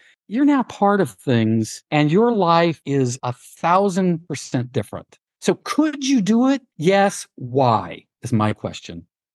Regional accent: United States; And then I say, oh, I'm American.

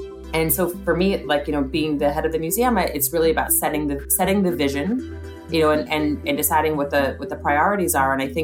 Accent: New York, United States; I was never going to move to DC. I'm a New Yorker.

